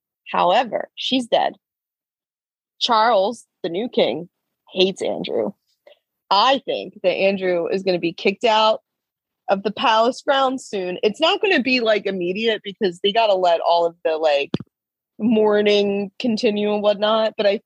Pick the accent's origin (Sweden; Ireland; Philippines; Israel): Ireland; I'm Irish. I don't give a shit about the queen.